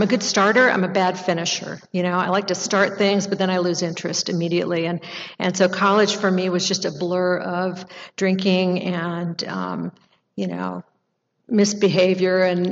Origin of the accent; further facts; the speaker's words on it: California, United States; I grew up in Northern California, the product of two alcoholic parents who told us over and over again they never really wanted to have kids